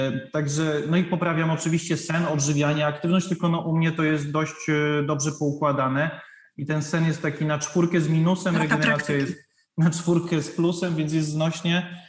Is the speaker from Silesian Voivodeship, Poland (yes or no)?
no; Rzeszów, Subcarpathian Voivodeship, Poland; also born or lived in Warsaw; rok temu to zrobiłem w Rzeszowie, skąd pochodzę, albo w Warszawie, tam gdzie mieszkałem